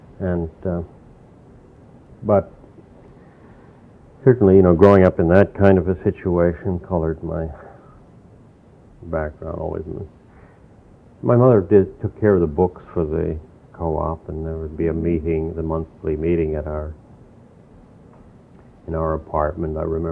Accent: New York, United States; Yeah, I was born in New York, in the Bronx, and brought up

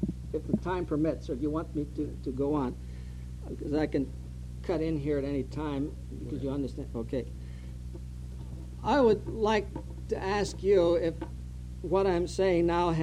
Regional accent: Rhode Island, United States; Down where I come from Narragansett Bay, which has a higher carrying capacity certainly than the tundra

